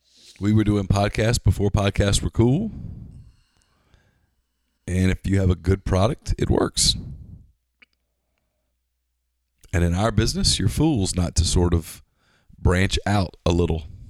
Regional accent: Ruston, Louisiana, United States; also born or lived in Selma, Alabama; No, I've always thought I'm from Ruston. because I grew up there. But you're right. I lived my first 2.5 years in the state of Alabama.

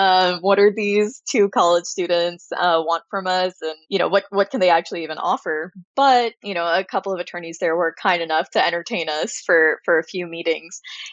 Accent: Irvine, California, United States; also born or lived in Chicago; I grew up in Irvine, California, which is a lovely little suburb in Southern California.

